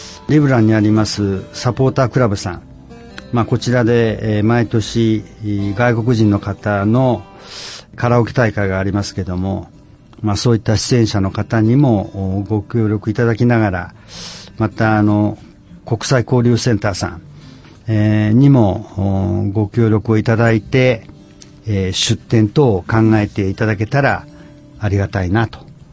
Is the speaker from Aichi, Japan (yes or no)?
yes; Nagoya, Aichi, Japan; 名古屋の駅前です